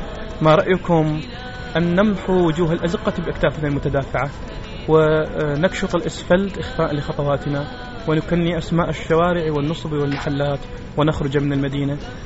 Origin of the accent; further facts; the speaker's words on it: Baghdad, Baghdad Governorate, Iraq; من مواليد شهر 12 من عام 1982 من مواليد بغداد، تدرجت في المدارس الابتدائية والمتوسطة والإعدادية في مدينة الثورة